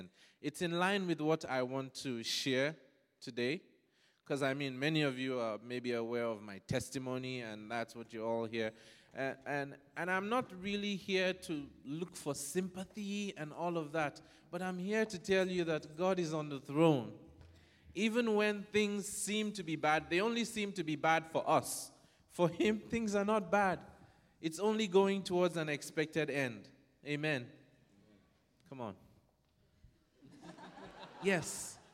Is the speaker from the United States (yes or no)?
no; Nigeria; No, in Nigeria, we react to, you know, the way the things go on. So permit me to be as Nigerian as possible, please.